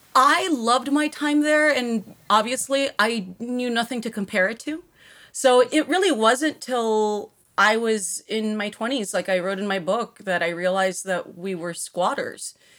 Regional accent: Texas, United States; I grew up in Texas, 2 hours away from where she lived.

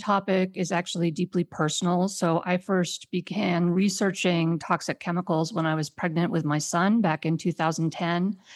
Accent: Washington, District of Columbia, United States; I researched what was in the water in my hometown, which is Washington, D.C., and I discovered that there were traces of toxic chemicals in the drinking water there.

